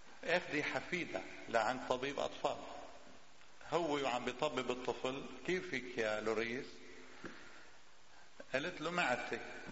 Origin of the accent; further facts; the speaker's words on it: Lebanon; عندنا بلبنان نحن لمن البراد يصير له شيء نحن منصلي له